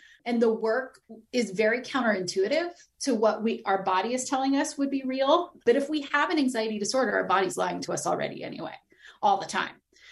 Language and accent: English; San Diego, California, United States; It's always freezing. I'm from San Diego, so I can say that.